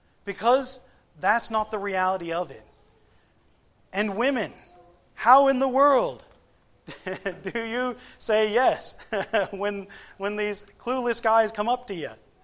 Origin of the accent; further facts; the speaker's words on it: Virginia, United States; She was raised in Wagga. I grew up mostly in Virginia.